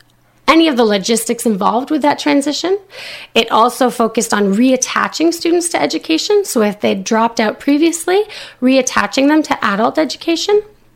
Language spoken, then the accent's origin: English; Stanstead, Quebec, Canada; I did. And I'm even from Stanstead.